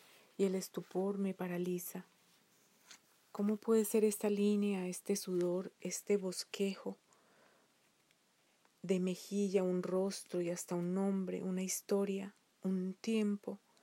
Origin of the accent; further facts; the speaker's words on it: Medellín, Antioquia, Colombia; de Medellín, Colombia.